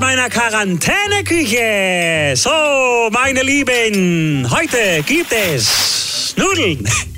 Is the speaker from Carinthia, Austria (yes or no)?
no; Styria, Austria; wir sind in Österreich, in der Steiermark, da wo ich herkomme tue.